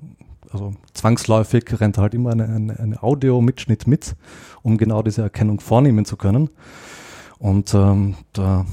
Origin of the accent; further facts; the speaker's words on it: Austria; accent: Austrian; Möglicherweise hängt das auch an meinem österreichischen Akzent